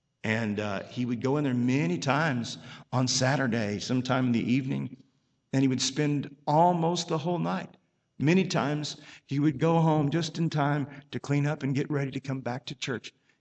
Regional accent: Oklahoma, United States; came up to the church that I was raised in Oklahoma and preached this revival.

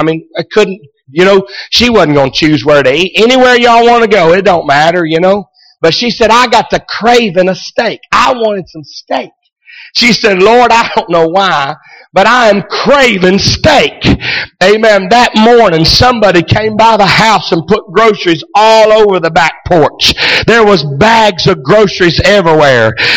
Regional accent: Oklahoma, United States; we was raised up there in Oklahoma, and we got, y'all probably don't even know what this is, we got commodities. Indian commodities.

